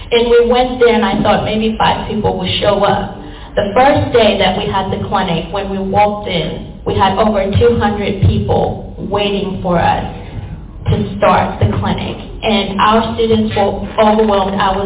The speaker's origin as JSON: {"language": "English", "country": "Zambia", "tie": "born or raised there", "moved": "as an adult", "lives_now": "United States", "said": "Now, I grew up in Zambia. I was born and raised in Zambia, and I moved to the United States in 2006."}